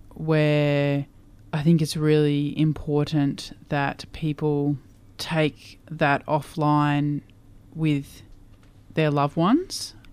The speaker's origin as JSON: {"language": "English", "region": "Queensland", "country": "Australia", "tie": "born or raised there", "said": "I grew up in Queensland, and in my teenage years it was illegal to be homosexual."}